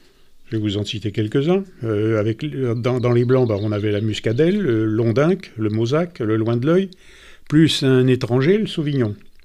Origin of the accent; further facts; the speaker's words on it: Paris, Île-de-France, France; born there; Je suis parisien de naissance.